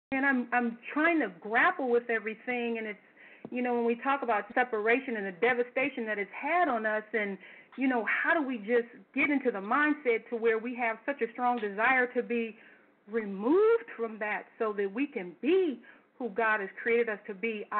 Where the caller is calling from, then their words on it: Brownwood, Georgia, United States; I'm calling from Brownwood, Georgia.